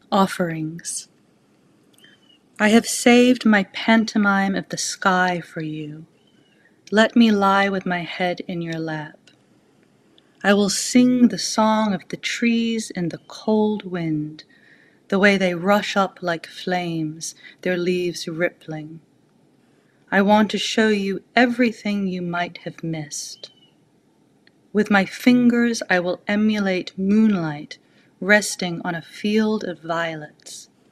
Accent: Auckland, New Zealand; I grew up in Auckland, which is a very rainy place.

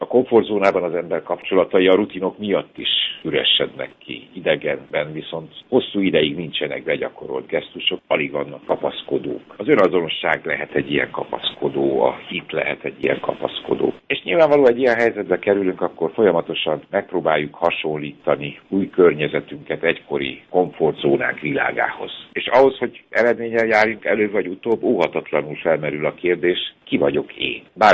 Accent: Transylvania, Romania; moved away; Nagyon sokszor hallottam Erdélyben, gyerekkoromban ezt az ösztönzést, és ugyanakkor egyszer hagytam el Erdélyt

